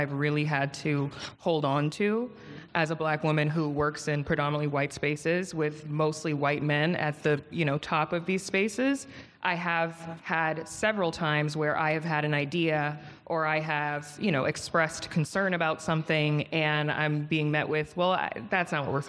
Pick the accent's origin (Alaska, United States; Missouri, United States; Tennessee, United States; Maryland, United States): Maryland, United States; Potomac; also born or lived in New York; now in Los Angeles, United States; I'm from Potomac, which now everybody knows where that is. Yes. But I moved here. I've been here for 5 years in LA. I moved here from New York. I was in New York for 8 years